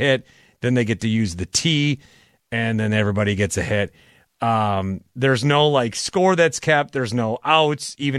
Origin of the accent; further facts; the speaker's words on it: Fond du Lac, Wisconsin, United States; I'm from Fond du Lac, Wisconsin. There's 40,000 people in that town.